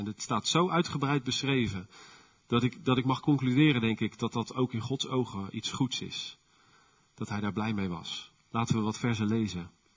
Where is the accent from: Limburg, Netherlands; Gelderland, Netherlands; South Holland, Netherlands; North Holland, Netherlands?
South Holland, Netherlands; Westland; We zijn Westlanders. Dat zit niet zo in ons.